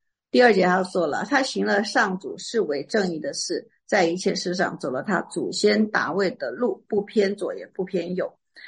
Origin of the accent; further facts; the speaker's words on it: China; 我们中国人讲说老年人是德高望重